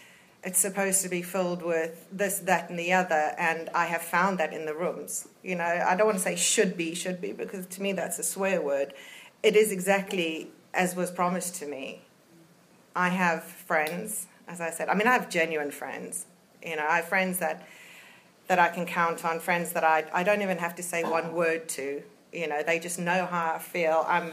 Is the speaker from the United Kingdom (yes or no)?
yes; England, United Kingdom; They knew I came from England, you know, that was it.